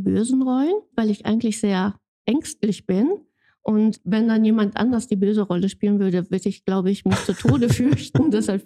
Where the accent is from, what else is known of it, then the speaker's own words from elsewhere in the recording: Gelsenkirchen, North Rhine-Westphalia, Germany; Gelsenkirchen in Erle. Das ist wirklich meine Heimat und Heimat ist immer da, wo man sich besonders wohlfühlt. Und ich bin im Erler Krankenhaus geboren. Ich bin dort zur Schule gegangen. Ich habe dort geheiratet und ich bin rundum Erlerin, ja.